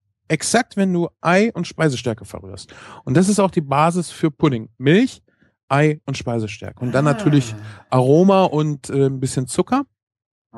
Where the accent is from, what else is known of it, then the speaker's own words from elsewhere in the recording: North Rhine-Westphalia, Germany; Ich komme auch aus NRW